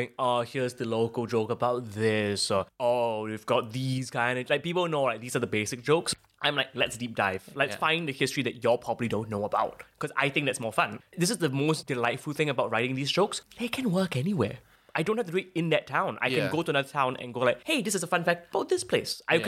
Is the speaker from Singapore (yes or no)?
yes; Singapore; I'm from Singapore.